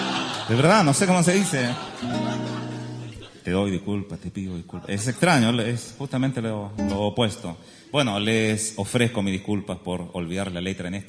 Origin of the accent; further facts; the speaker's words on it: Chile; Somos soñadores, los chilenos soñamos